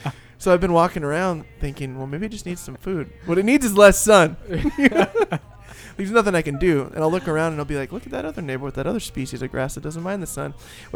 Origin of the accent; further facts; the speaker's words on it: United States; I don't have a pool guy because I'm American.